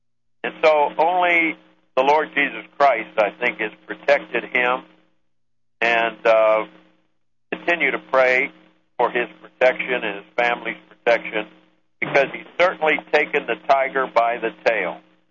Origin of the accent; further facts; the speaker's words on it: Washington, District of Columbia, United States; also born or lived in Phoenix; But I'm actually was born in Washington, D.C., and raised in Washington, D.C., in Arlington.